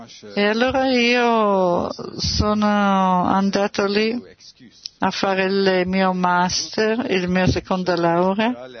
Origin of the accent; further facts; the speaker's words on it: Turkey; also born or lived in London; io provengo dalla Turchia, sono nato lì. Ho vissuto a Londra, ho finito il collegio lì e dopo anni lì ho sentito di non far parte di Londra e allora ho deciso di ritornare in Turchia